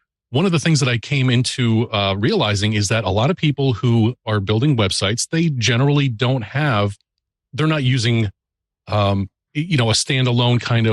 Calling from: Sparta, New Jersey, United States; Sparta, New Jersey.

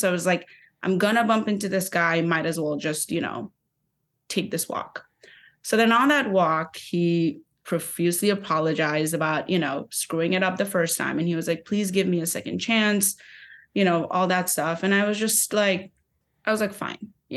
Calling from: Brooklyn, New York, United States; So I'm 29 years old. I'm calling from Brooklyn, New York.

